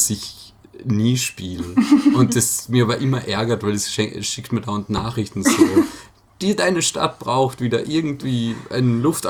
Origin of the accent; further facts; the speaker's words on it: Villach, Carinthia, Austria; Hey, ich bin aus Villach.